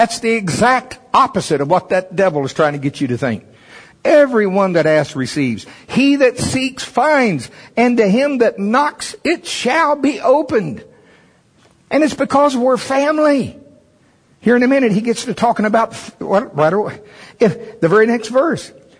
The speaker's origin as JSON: {"language": "English", "country": "United States", "said": "I'm from Pottawatomie County."}